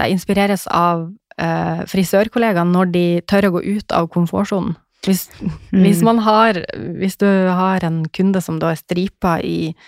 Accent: Finnmark, Norway; Ja, og fra Finnmark.

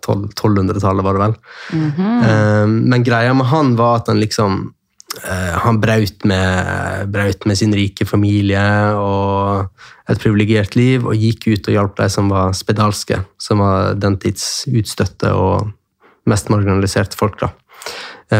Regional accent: Jølster, Vestland, Norway; also born or lived in Oslo; jeg kommer fra Jølster, Sogn og Fjordane, men jeg bodde i Oslo i 10-15 år.

